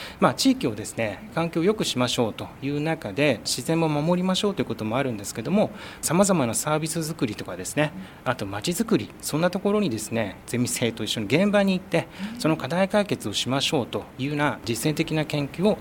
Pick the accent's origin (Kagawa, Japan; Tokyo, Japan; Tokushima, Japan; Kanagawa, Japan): Tokyo, Japan; 出身はですね、東京です。